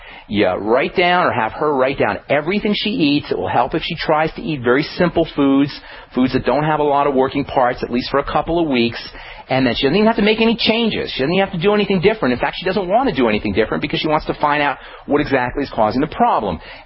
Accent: New York City, New York, United States; You know, as a kid, I grew up in New York City.

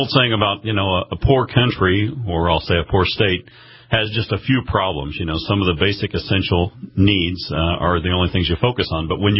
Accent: Indianapolis, Indiana, United States; Well, I'm from Indiana. I'm based out of Indianapolis mostly in my life, and I worked for the Indiana Farm Bureau for almost 20 years.

